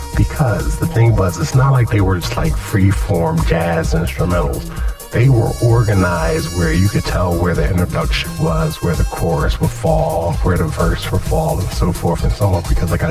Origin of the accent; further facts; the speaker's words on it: Philadelphia, Pennsylvania, United States; Like, say, yo, there's this dude born and raised in Philadelphia, and he puts together music, and he put together a podcast